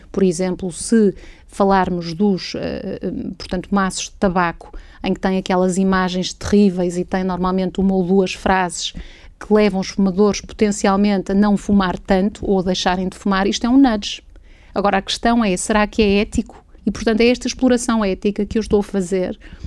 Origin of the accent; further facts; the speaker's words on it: Portugal; a forma como eu penso como portuguesa não é a mesma forma como pensa um holandês ou um italiano